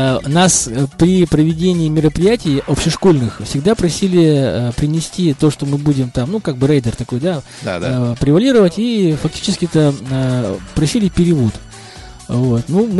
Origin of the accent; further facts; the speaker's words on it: Severodvinsk, Arkhangelsk Oblast, Russia; Я местный, я родился и вырос в городе Северодвинске, фактически никуда отсюда не выезжал, ну, за исключением службы в вооруженных силах.